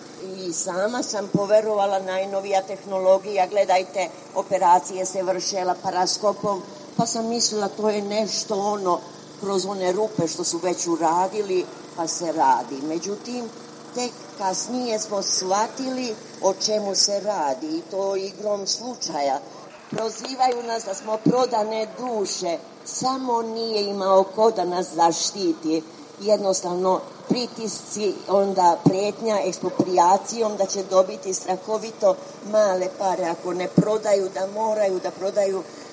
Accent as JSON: {"language": "Serbian", "town": "Prezjak", "region": "Šumadija and Western Serbia", "country": "Serbia", "said": "Dolazim iz Prezjaka koji je izbrisan. Sad su nas podelili nešto na Nedeljice, nešto na Slatinu, nešto na Korenitu. Jednostavno ne postojimo više, čak nemamo ni ulicu."}